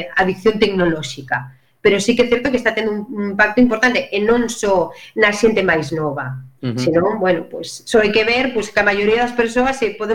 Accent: Ferrol, Galicia, Spain; eu nací e crecín en Caranza, que é un barrio histórico de loita contra a droga.

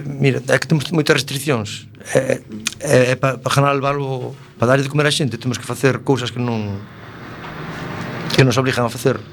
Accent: Malpica, Galicia, Spain; porque ando no mar, son de Malpica, é vivo o mar, sabes?

